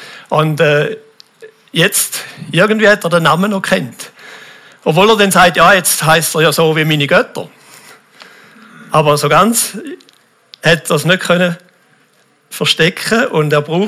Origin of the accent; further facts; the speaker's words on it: Switzerland; Und ich glaube, auch da können wir uns auch als Schweizer sehr wohl identifizieren damit.